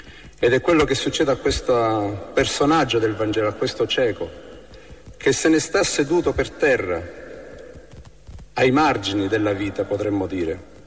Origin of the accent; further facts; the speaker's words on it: Sicily, Italy; dal mio accento capite che sono trentino, un po' più giù, quasi sopra l'Africa, diciamo, sono siciliano. Sono salesiano